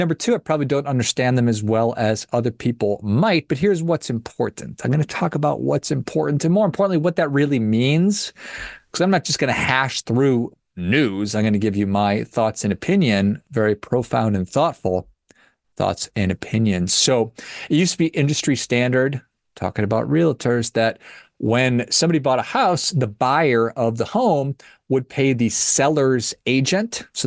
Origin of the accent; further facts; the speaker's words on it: Minnesota, United States; I'm from Minnesota, so I have an affinity for